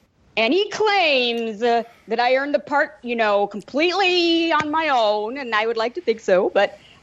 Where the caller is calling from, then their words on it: West Coast, United States; We are calling from the West Coast.